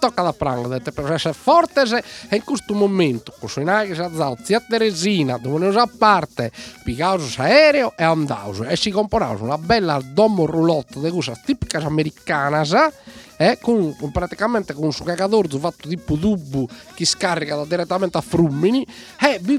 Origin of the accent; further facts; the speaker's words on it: Sardinia, Italy; now in United States; Devo provare, e tanto me da sardo si cambia in noi e diventa tante una cosa che non sardo.